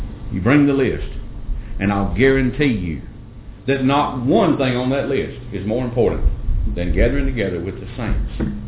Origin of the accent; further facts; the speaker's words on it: the South, United States; I'm from the South.